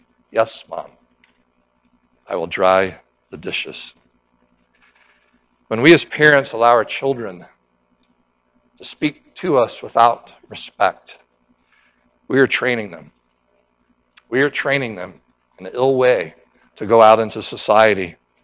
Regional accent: North Carolina, United States; I grew up down south in North Carolina, and I am thankful for parents who trained me and disciplined me.

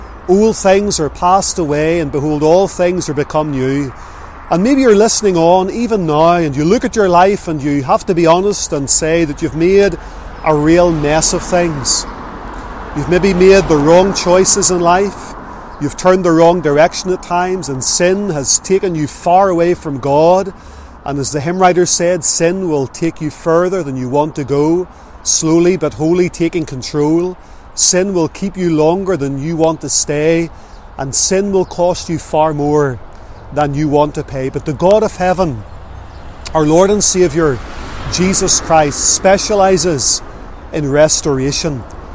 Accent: Lisburn, Northern Ireland, United Kingdom; I can remember growing up in Lisburn

